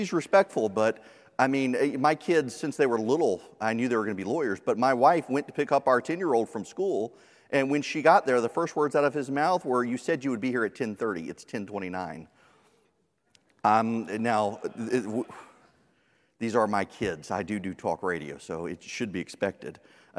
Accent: Dubai, United Arab Emirates; I grew up in Dubai.

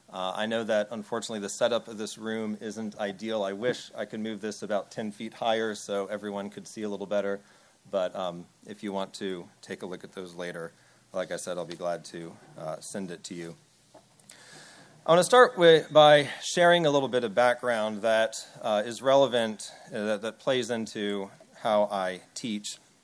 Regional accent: Fairfax, Virginia, United States; I grew up in Fairfax, Virginia, right outside D.C.

